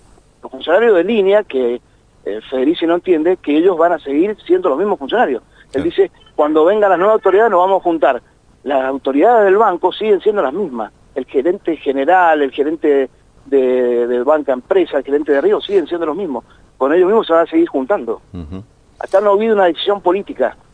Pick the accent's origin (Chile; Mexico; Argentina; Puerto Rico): Argentina; Mendoza; Esa es la gran preocupación que tengo yo como argentino, como mendocino.